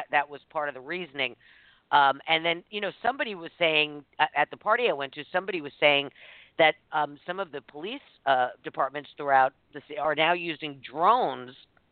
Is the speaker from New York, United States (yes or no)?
yes; New York City, New York, United States; Well, we used to get growing up in New York, we used to have a lot of fun.